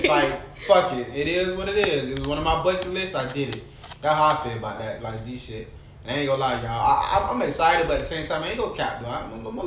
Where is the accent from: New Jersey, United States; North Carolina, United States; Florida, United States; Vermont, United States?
Florida, United States; I'm not saying they closed minded, but y'all know I'm from Broward.